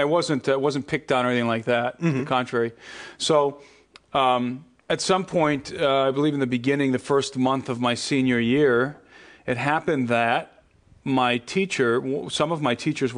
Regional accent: Brook Park, Ohio, United States; also born or lived in Cleveland; So I grew up in Cleveland. I grew up in Brook Park, actually, a suburb of Cleveland.

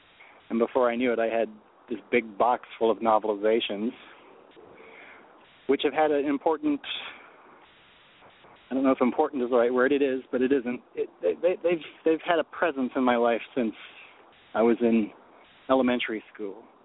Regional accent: California, United States; the fact it was filmed in my hometown in Humboldt County, California.

